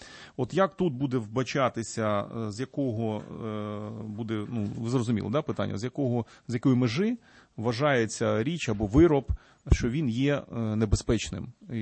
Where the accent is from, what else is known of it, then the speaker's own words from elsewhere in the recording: Dniprodzerzhynsk, Dnipropetrovsk Oblast, Ukraine; Я народився і виріс в місті Дніпродзержинську